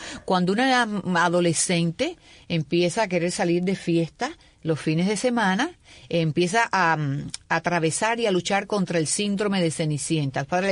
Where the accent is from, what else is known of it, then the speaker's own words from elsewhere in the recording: Cuba; yo soy de Cuba